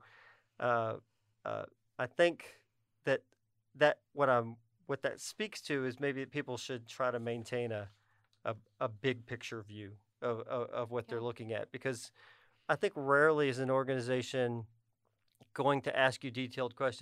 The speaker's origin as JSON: {"language": "English", "region": "Texas", "country": "United States", "tie": "born or raised there", "said": "I grew up in Southeast Texas."}